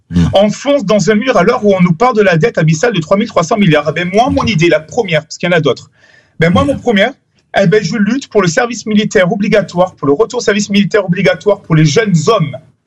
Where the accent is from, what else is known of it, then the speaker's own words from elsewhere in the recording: France; Mais moi, je suis français.